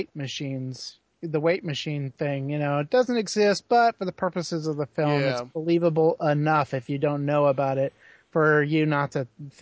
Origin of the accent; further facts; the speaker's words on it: Houston, Texas, United States; because he's from Houston, Texas, right. My hometown.